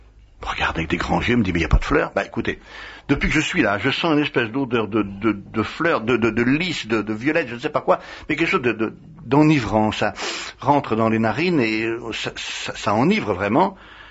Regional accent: France; moi je suis français, nous on garde la tête froide

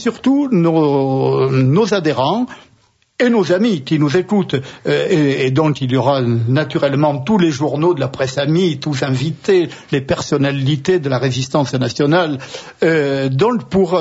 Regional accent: Occitanie, France; ça remonte chez moi en Bigorre, sans doute, à une occupation anglaise qui n'est pas si loin dans l'histoire

